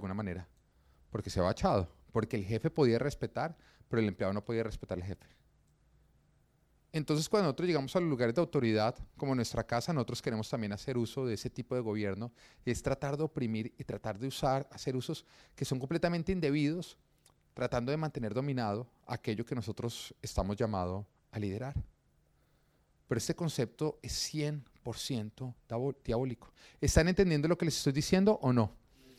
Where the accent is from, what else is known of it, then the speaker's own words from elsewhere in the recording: Colombia; yo soy de Colombia